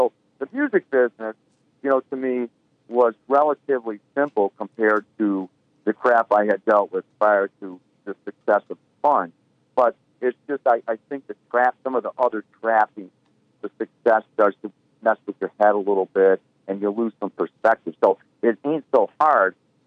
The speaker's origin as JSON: {"language": "English", "town": "Detroit", "region": "Michigan", "country": "United States", "tie": "born or raised there", "said": "I grew up in Detroit, and I'm talking about. I spent 34 years in the city. I raised a family in Detroit"}